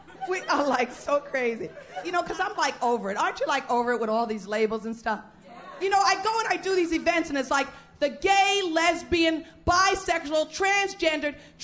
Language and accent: English; New York, United States; Because I'm a New Yorker. And we don't call it camping, we call it homeless.